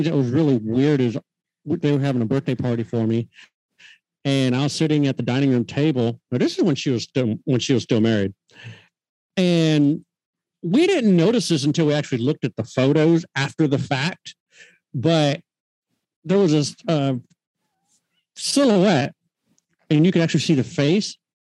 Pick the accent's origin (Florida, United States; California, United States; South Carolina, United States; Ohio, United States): California, United States; Pasadena; now in Kentucky, United States; See, I'm not originally from Kentucky. Oh. I'm from Pasadena, California.